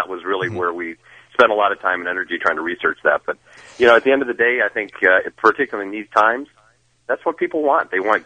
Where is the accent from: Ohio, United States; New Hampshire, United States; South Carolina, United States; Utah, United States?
Ohio, United States; Cleveland; Right. I grew up in Cleveland. I know those places.